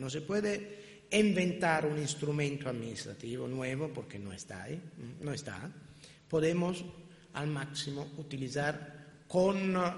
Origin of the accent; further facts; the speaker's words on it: Italy; Spanish is a second language; No sé si porque no tenemos suerte nosotros italianos con las instituciones europeas